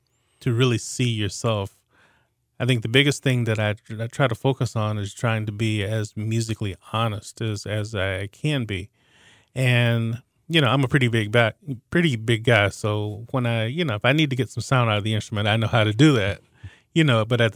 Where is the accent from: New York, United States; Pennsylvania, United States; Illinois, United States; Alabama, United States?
Alabama, United States; Birmingham; I came here from Birmingham, Alabama, actually.